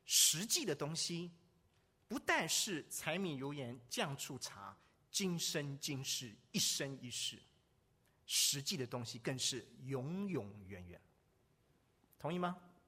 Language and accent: Chinese; China; 我们中国人就是说儿女成才怎么样，父母亲就得到满足嘛